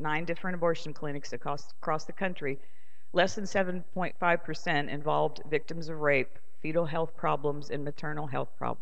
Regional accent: Astoria, Illinois, United States; I grew up here in Astoria a long time ago

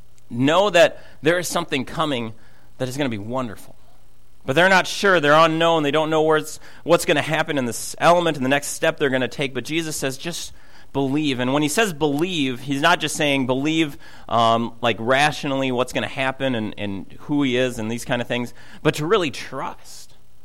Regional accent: Minnesota, United States; I'm from Minnesota. And so I've had a hard time watching football games this year, just throwing that out there.

